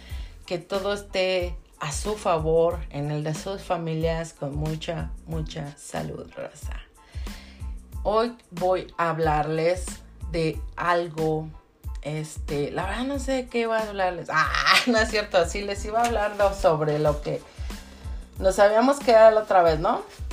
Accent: Mexico City, Mexico; born there; Yo nací en México en el DF, o sea, ahí sé dónde está.

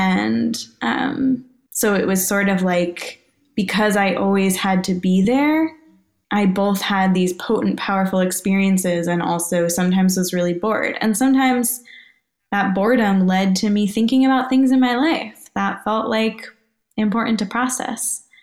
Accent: Teaneck, New Jersey, United States; Yeah, I grew up mostly in Teaneck, New Jersey, in a modern Orthodox community.

